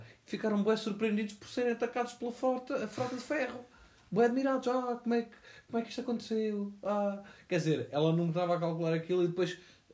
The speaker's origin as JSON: {"language": "Portuguese", "country": "Portugal", "said": "Eu simplesmente me faz muita confusão, sendo português, aquilo parece-me tão semelhante ao português."}